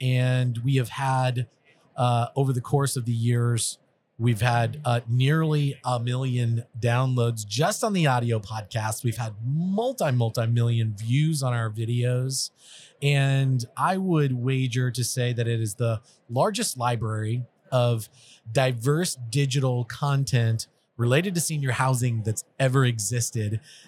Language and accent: English; Texas, United States; I'm from Texas. We have that phrase, come and take it, you know, just come and get us.